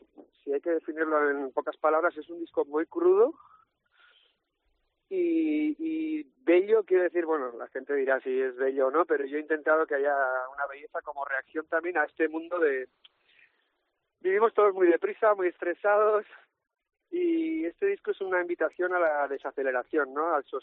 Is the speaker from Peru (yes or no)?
no; Spain; first language Basque; Spanish is a second language; A mí me sale de forma natural y es mi lengua materna y siempre he cantado en euskera